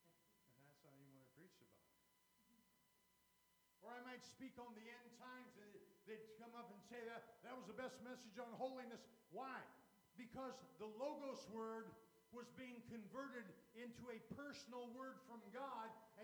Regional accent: Indiana, United States; I'm a hayseed from Indiana. I was raised in this alley right out here.

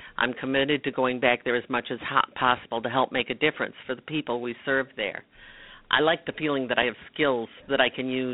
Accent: Michigan, United States; Well, I'm from Northern Michigan. That's home. But I've been working the past several months in Bethlehem, Pennsylvania.

